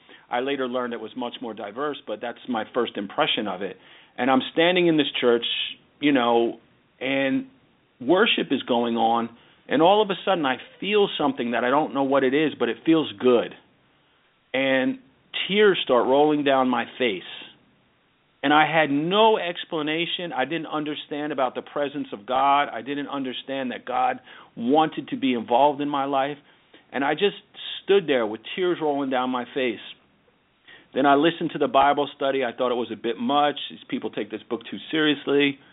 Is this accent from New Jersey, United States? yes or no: yes; Brick, New Jersey, United States; I grew up in Bricktown, New Jersey